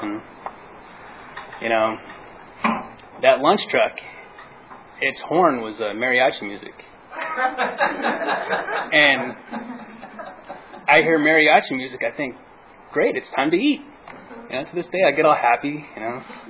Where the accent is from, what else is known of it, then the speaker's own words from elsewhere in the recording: California, United States; And I'm from the Inland Empire. You know, I stereotype people if they, and in the Inland Empire, if you've lost weight, you know, we think you're on speed.